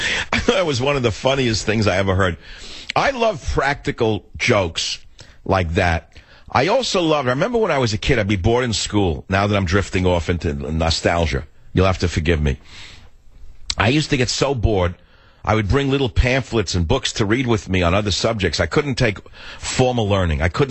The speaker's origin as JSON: {"language": "English", "town": "San Francisco", "region": "California", "country": "United States", "tie": "born or raised there", "said": "on KSFO in my hometown of San Francisco."}